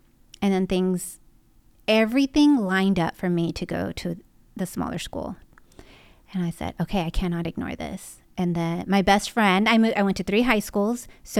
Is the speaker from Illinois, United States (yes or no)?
no; Austin, Texas, United States; So for example, I'm from Texas.